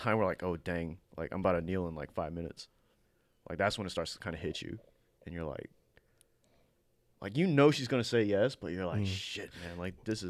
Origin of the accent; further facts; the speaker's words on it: United States; born there; because, you know, I was born in America, so they didn't really expect me to be really traditional.